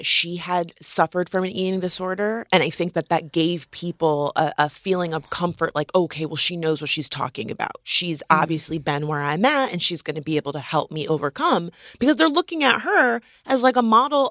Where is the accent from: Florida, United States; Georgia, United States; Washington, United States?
Florida, United States; I'm from Florida.